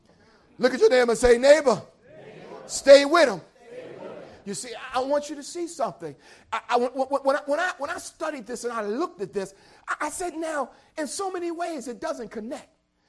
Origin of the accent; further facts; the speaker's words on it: New Jersey, United States; But where I grew up in Jersey, like this time of year, we go outside and they tell you, boy, you got to be careful.